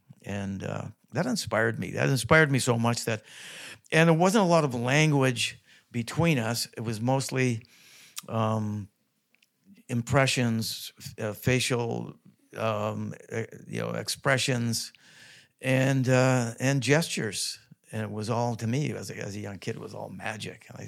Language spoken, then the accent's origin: English; Toronto, Ontario, Canada; we moved north from Toronto, Willowdale. And funny yeah. thing is, I was almost shot when I was 10 months old in Willowdale.